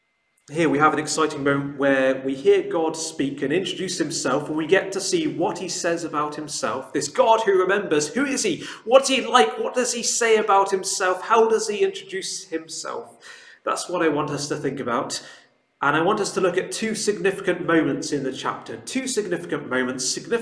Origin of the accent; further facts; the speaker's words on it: England, United Kingdom; born there; now in Wales; and I was born in England